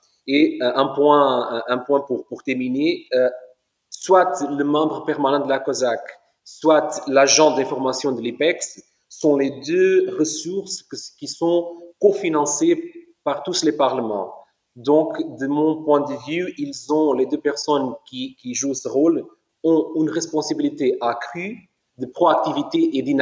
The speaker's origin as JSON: {"language": "French", "country": "Portugal", "said": "Par exemple, chez nous au Portugal, on fait maintenant un ensemble d'événements nationaux"}